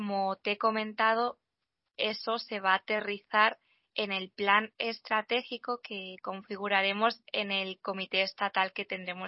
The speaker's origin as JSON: {"language": "Spanish", "town": "Tarragona", "region": "Catalonia", "country": "Spain", "said": "Tarragona, mi tierra"}